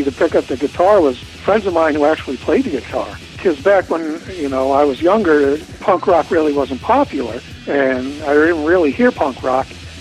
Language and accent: English; Paterson, New Jersey, United States; My parents were, like, born and raised in Paterson. So it's the third largest city in New Jersey. That doesn't mean too much because Jersey really doesn't have too many large cities. I actually lived in the projects in Paterson for 5 years growing up.